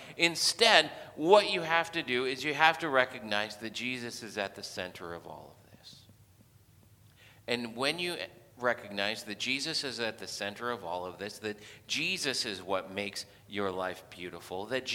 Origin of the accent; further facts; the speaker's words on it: Philippines; I grew up in the Philippines